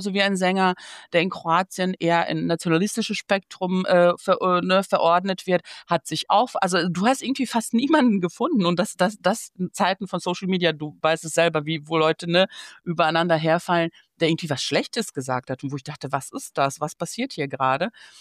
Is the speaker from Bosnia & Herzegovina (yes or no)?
yes; Banja Luka, Republika Srpska, Bosnia & Herzegovina; now in Germany; Sein allerletzter Auftritt war im August in Banja Luka, in meiner Heimatstadt.